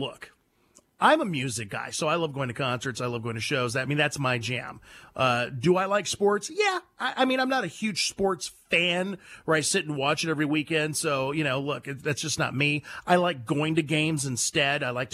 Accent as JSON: {"language": "English", "region": "California", "country": "United States", "said": "We're from California, so it was that rivalry we always had."}